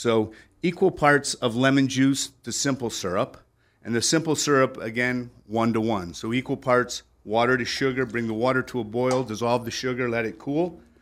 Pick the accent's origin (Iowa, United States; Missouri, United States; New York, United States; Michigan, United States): Michigan, United States; Port Huron; I grew up in Port Huron, Michigan, right on the Sarnia, Ontario border.